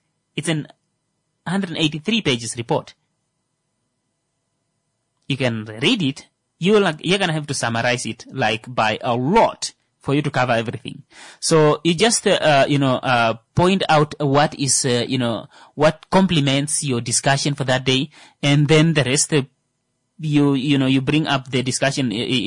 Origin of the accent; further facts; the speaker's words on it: Kavango, Namibia; maybe because, I'm from Kavango and all